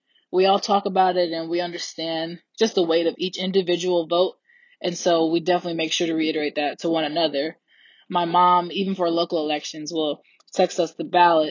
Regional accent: Kirkwood, Missouri, United States; I'm from Kirkwood, Missouri.

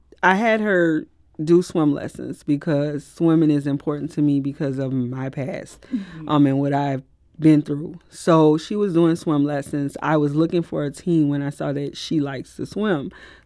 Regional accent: New Orleans, Louisiana, United States; So I'm from New Orleans, Louisiana. And in 2005, we experienced Hurricane Katrina, which flooded the city.

